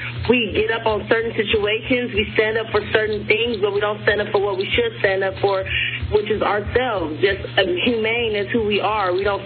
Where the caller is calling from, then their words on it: Los Angeles, California, United States; I'm from Los Angeles.